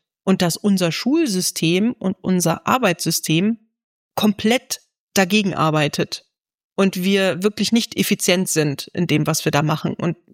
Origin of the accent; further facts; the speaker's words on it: Northern Germany, Germany; Ich komme ja nun mal aus dem Norden und da haben wir halt Teetiet nachmittags gehalten